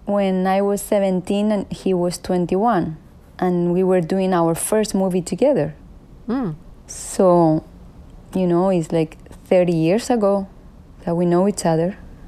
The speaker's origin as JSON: {"language": "English", "town": "Alcobendas", "region": "Community of Madrid", "country": "Spain", "tie": "born or raised there", "also_born_or_lived": "San Sebastián de los Reyes", "said": "I grew up in an area that is called Alcobendas and an area that is called San Sebastián de los Reyes. They are together, very close to each other."}